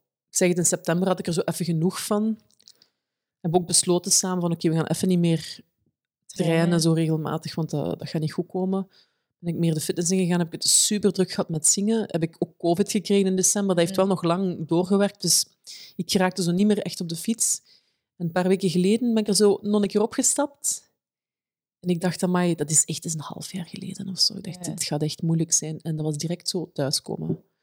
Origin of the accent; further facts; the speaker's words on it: Ronse, East Flanders, Belgium; ik ben van Ronse afkomstig.